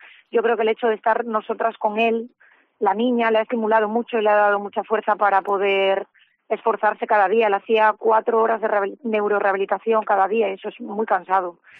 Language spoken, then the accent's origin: Spanish; Asturias, Spain; Nosotros dejamos el hospital porque no somos de Vigo, nuestra familia está en Asturias, nuestra casa está en Asturias